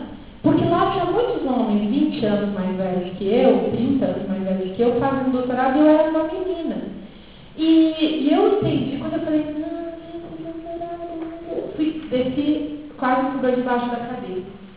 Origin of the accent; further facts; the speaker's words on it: Rio Grande do Sul, Brazil; Então, eu sou gaúcha, eu me formei em filosofia e em artes lá no começo dos anos 90